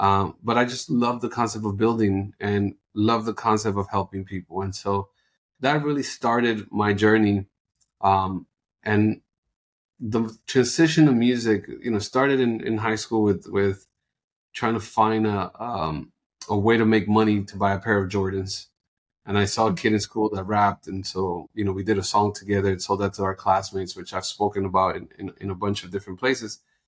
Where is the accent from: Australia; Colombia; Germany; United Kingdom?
Colombia; And I feel like that now about being Colombian. Like, my accent depends who I'm hanging out with.